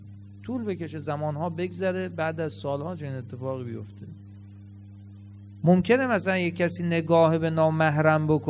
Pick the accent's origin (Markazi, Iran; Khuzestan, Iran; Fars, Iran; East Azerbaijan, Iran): Khuzestan, Iran; Ahvaz; ما اهل اهوازیم، اهل کوفه نیستیم،